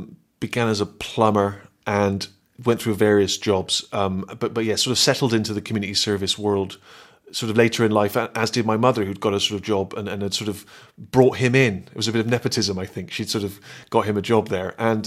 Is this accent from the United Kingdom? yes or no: yes; Bristol, South West England, United Kingdom; They supervised community service offenders, as they used to refer to them, as you say, in my hometown of Bristol.